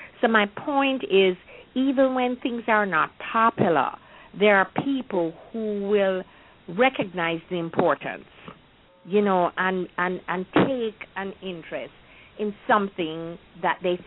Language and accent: English; Jamaica; how my period of growing up in Jamaica.